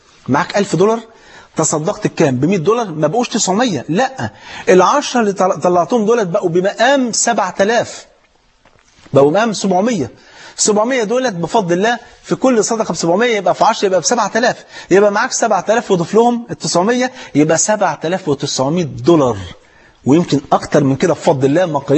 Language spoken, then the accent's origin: Arabic; Egypt; واحد مليونير مرة معدي على أرض فلاحين عندنا في مصر